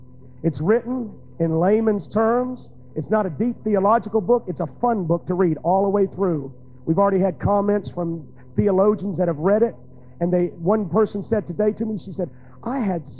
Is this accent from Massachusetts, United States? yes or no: no; Alabama, United States; when I was a kid growing up in Alabama, I decided one day that I was going to be a pumpkin king.